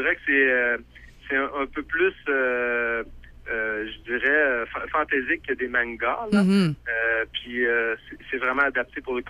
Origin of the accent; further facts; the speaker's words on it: Quebec City, Quebec, Canada; Nous, on vient de Québec.